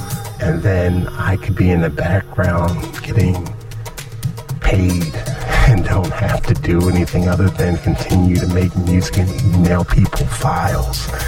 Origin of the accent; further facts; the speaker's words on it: Philadelphia, Pennsylvania, United States; Like, say, yo, there's this dude born and raised in Philadelphia, and he puts together music, and he put together a podcast